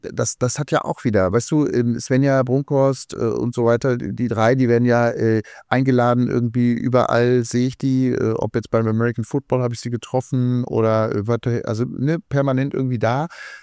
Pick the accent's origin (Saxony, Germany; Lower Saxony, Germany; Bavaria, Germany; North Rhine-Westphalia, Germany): North Rhine-Westphalia, Germany; Hagen; Das ist in meiner Heimatstadt in Hagen schon in den 80ern und 90er Jahren gemacht worden.